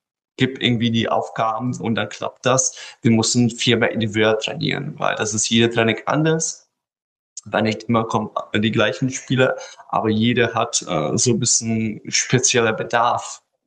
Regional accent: Czechia; German is a second language; now in Germany; ich ursprünglich auch vor 12 Jahren halt aus anderer Land komme. Ich komme ursprünglich aus Tschechien. Und Anfang an habe ich auch kein einziges Wort halt gesprochen

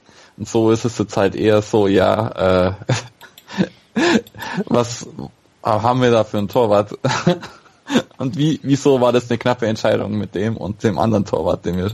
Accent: Augsburg, Bavaria, Germany; ich als Augsburger

